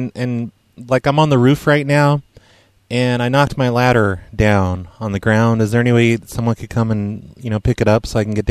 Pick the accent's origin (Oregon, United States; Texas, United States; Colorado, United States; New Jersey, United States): Oregon, United States; I'm not afraid of the rain. I'm from Oregon.